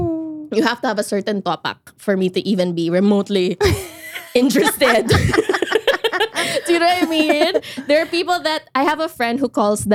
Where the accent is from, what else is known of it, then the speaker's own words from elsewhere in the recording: United States; A shrub. As an American, I need this explained to me.